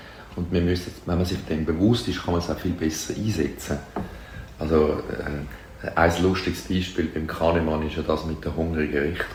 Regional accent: Zurich, Switzerland; Im Seefeld.

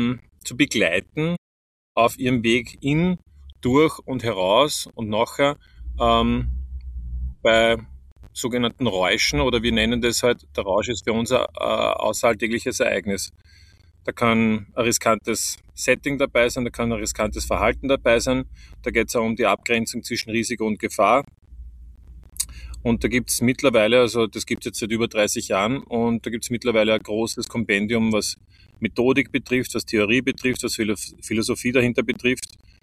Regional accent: Vienna, Austria; Ich bin selber aus Wien

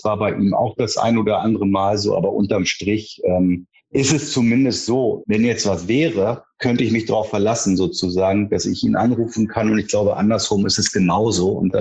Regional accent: Hamburg, Germany; Also ich bin in Wandsbek aufgewachsen

